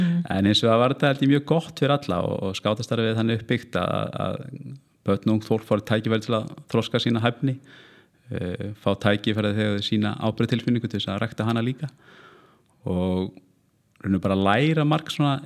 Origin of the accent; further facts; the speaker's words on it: Hafnarfjörður, Capital Region, Iceland; Ég elst upp í Norðurbænum Hafnarfirði, sem þá raunar mjög ungt hverfi. Þetta hverfi sem byggt raunar á 8. áratugnum, þannig að þetta voru stórir árgangar af krökkum og börnum. Gengarna í Engidalsskóla og Víðistaskóla